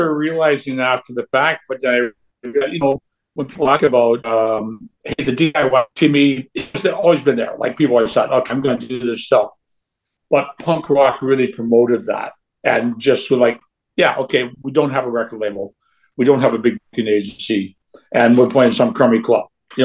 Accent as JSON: {"language": "English", "country": "Canada", "said": "okay, we're from Canada, the center of Canadian music is Toronto."}